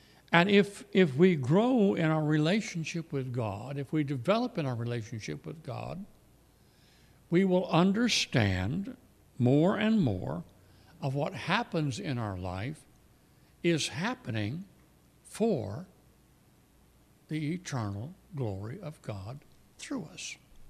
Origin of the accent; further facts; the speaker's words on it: Pensacola, Florida, United States; I grew up in Pensacola. I grew up on boats. My father had a yacht.